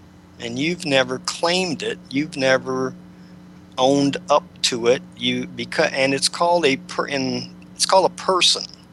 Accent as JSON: {"language": "English", "region": "Ohio", "country": "United States", "tie": "born there", "said": "In my case, I was born in Ohio. I would get one out of Columbus."}